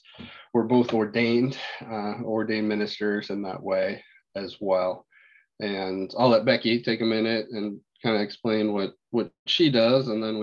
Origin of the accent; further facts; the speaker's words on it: Republic, Missouri, United States; We're from Republic, Missouri. It's Springfield, Missouri area, Southwest Missouri.